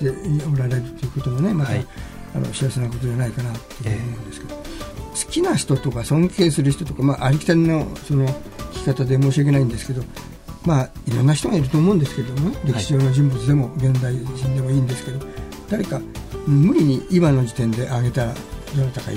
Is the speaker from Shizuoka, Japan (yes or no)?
yes; Shizuoka, Japan; まあ、静岡で生まれ育ったっていうことなんですけど